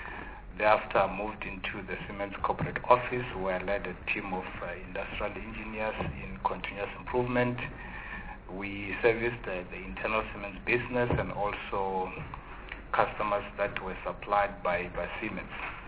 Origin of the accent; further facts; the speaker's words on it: Venda, Limpopo, South Africa; I was born and raised in Venda. I did my primary school there and secondary school there. Then I moved to Johannesburg to pursue my tertiary education schooling at the then Wits-Technikon, which is now UJ.